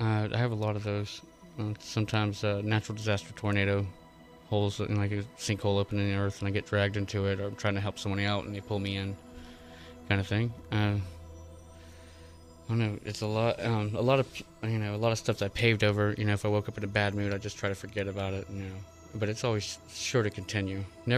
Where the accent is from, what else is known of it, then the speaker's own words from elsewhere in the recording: Florida, United States; born there; Well, I'm an American. I was born in Florida, and I'm very patriotic.